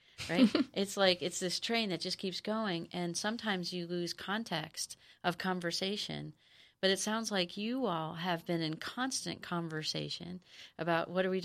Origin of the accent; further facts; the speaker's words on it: Hawaii, United States; now in San Diego, United States; we are from Hawaii. We grew up in Hawaii. My daughter was born in Hawaii and we're in San Diego now.